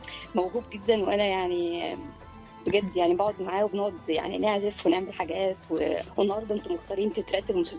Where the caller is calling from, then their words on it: New Damietta, Damietta Governorate, Egypt; بكلمكم من دمياط الجديده